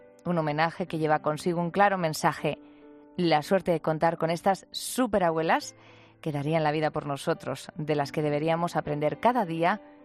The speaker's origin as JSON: {"language": "Spanish", "country": "Spain", "said": "Estamos hablando de lo buenos que somos los españoles."}